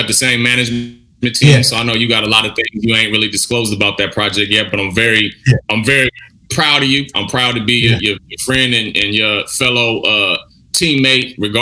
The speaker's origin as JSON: {"language": "English", "town": "Pasadena", "region": "California", "country": "United States", "tie": "born or raised there", "said": "one of these cats from my hometown, Pasadena, Altadena, California"}